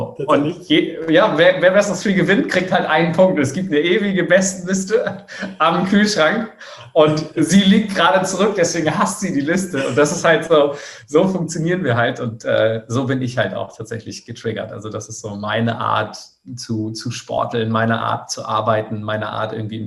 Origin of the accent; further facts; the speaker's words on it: Schleswig-Holstein, Germany; Also ich komme aus der Landwirtschaft, ich bin auf dem Demeter-Bauernhof hier oben in Schleswig-Holstein groß geworden.